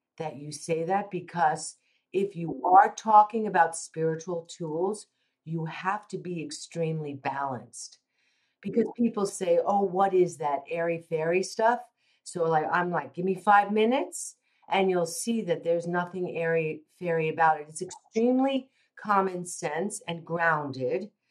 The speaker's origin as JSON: {"language": "English", "region": "New York", "country": "United States", "said": "because I am a New Yorker, but the gentle approach, but firm"}